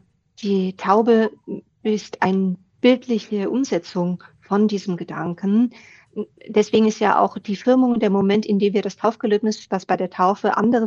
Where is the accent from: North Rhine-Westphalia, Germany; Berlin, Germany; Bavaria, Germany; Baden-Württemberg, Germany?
Bavaria, Germany; Bamberg; das ist nur eine Stunde von Bamberg entfernt, also meine Heimatstadt.